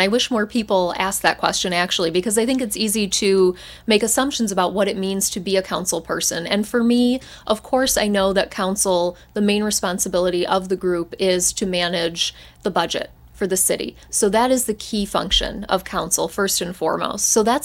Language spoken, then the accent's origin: English; Dearborn, Michigan, United States; So I grew up here in Dearborn, was raised on the east end of town, and went to St. Alphonsus for almost all of my 12 years, so over on Warren and Schaefer.